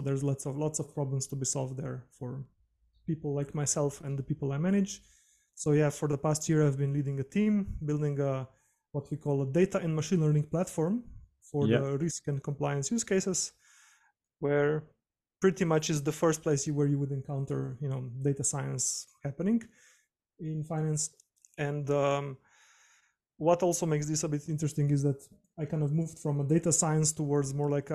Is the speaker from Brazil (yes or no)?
no; Slovenia; English is a second language; moved away as an adult; now in Berlin, Germany; so I'm generally originally from Slovenia. I moved to Berlin 8 years ago now.